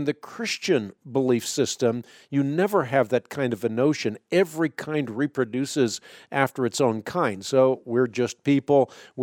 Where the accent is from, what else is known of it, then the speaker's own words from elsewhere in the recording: Netherlands; I'm from Holland, so I have fair skin. I have blue eyes.